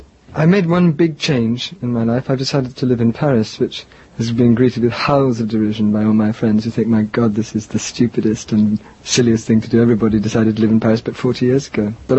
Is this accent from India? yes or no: yes; India; also born or lived in England; I was born in India. I spent my childhood in India. I went to private school in England for 10 Holocaustic years and then went to Oxford.